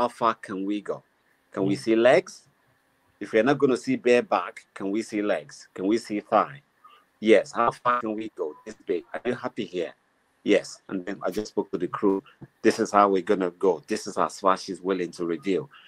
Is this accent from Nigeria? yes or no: yes; Nigeria; And I was happy that at least as a Nigerian, let me be part of the narrative to say, my country is safe, okay?